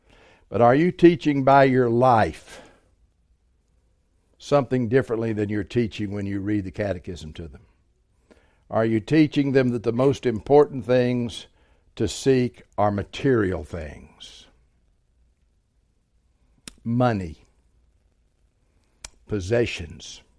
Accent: West Virginia, United States; I'm from West Virginia, so I pronounce it Augustine.

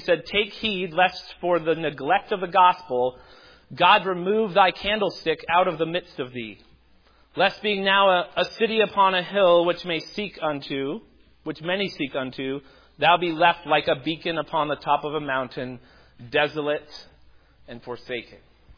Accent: Epsom, New Hampshire, United States; not just because this meeting house resembles the one that I grew up in Epsom, New Hampshire

